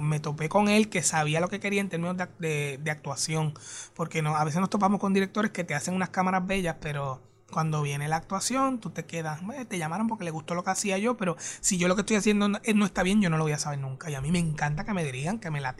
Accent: Puerto Rico

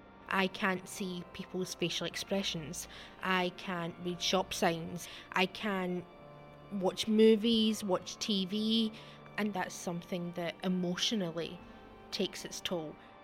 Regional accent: Glasgow, Scotland, United Kingdom; I'm 31 and from Glasgow.

